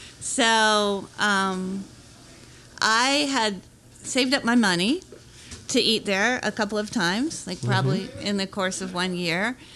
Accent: East Coast, United States; salmon disappeared when I was growing up on the East Coast, and I'd never had salmon.

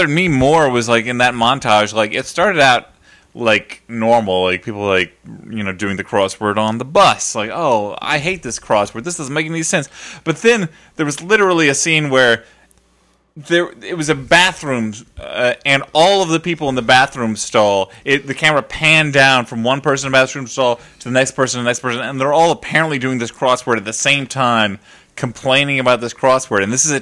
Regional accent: New York, United States; As a New Yorker, I have to say the local crossword is too hard for me.

